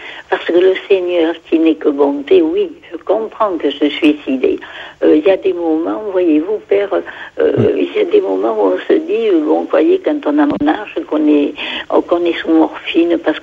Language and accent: French; France; puisque nous sommes français, eh bien, je parle pour moi personnellement